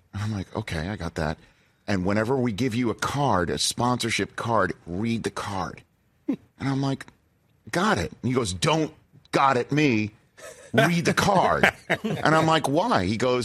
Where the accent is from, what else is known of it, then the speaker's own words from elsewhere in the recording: New York City, New York, United States; They gave me this beautiful shot of my hometown in New York City skyline, and I decide to just go Manhattan.